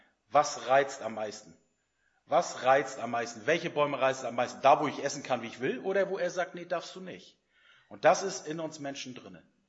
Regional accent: East Germany, Germany; Ich komme aus dem Osten und bei uns war damals Kommunion

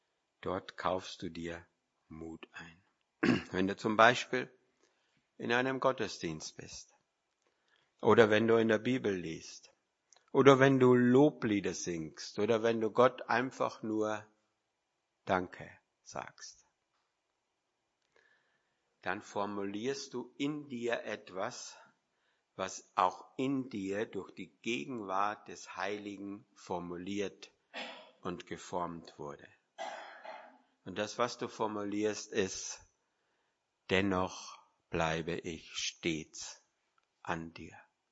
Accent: Austria; Bin ja Österreicher

